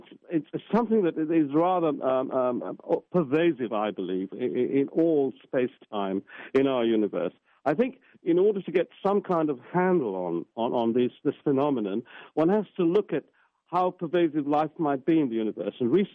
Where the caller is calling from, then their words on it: London, United Kingdom; We're talking from London, England, and I thank you for inviting me on the program.